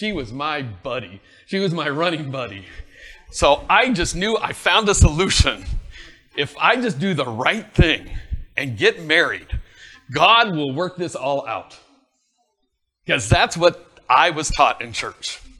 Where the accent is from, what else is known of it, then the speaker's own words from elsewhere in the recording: Los Angeles, California, United States; I grew up in Los Angeles, Southern California. Not wealthy, but okay.